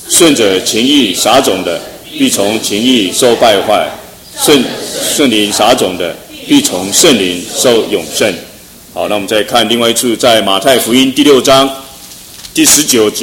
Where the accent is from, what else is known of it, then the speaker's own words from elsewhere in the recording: China; 我们中国人有一句话说，种瓜得瓜，种豆得豆